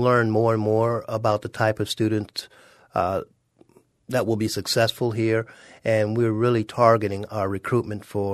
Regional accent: Florida, United States; it's my home state. I was born in Florida, so it makes it special in my heart.

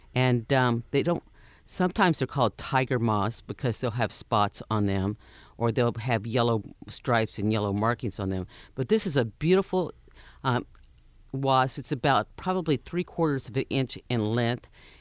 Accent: Wichita Falls, Texas, United States; because I grew up in the Wichita Falls area. And yeah, it's a lot of open ground, a lot of open grounds, low vegetation for sure.

